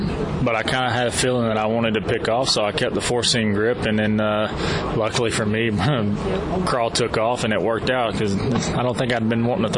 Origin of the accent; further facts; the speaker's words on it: Tullahoma, Tennessee, United States; also born or lived in McMinnville; I grew up in Tullahoma, Tennessee, where I moved there when I was about 12. I was in McMinnville, Tennessee before that.